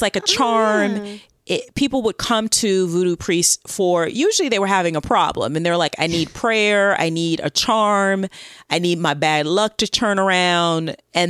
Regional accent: the South, United States; and I'm a Southerner, and soul food from the South is delicious

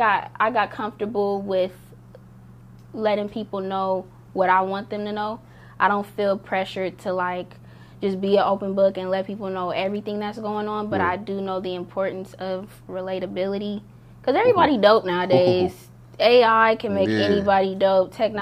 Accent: Compton, California, United States; I'm originally from Compton, and Compton, it'll kind of chew you up and spit you out.

